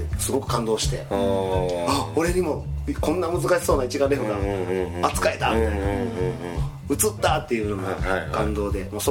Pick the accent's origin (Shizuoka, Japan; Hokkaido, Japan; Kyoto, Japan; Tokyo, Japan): Kyoto, Japan; でその僕は京都の出身なんですけど